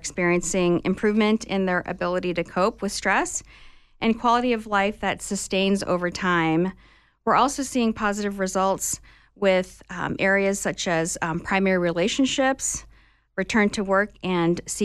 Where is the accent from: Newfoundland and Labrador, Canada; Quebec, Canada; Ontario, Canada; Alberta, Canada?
Alberta, Canada; Calgary; also born or lived in Phoenix, United States; I grew up in Calgary, Canada